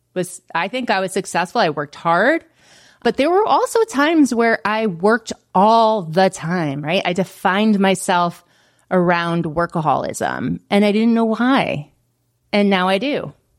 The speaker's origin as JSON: {"language": "English", "region": "New York", "country": "United States", "moved": "as an adult", "lives_now": "Florida, United States", "said": "So I came from New York and then I moved to Florida at age 34."}